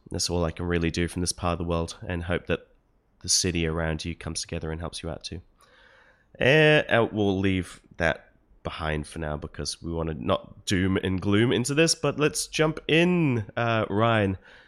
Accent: New Zealand; It's kind of what I was like when I grew up in New Zealand.

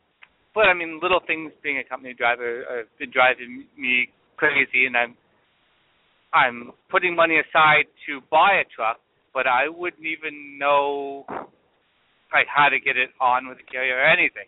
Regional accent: Canada; I'm from Canada, and like down here, you guys got a great show and a great resource, but I'm looking for something maybe one of your listeners might know, a resource north of the border

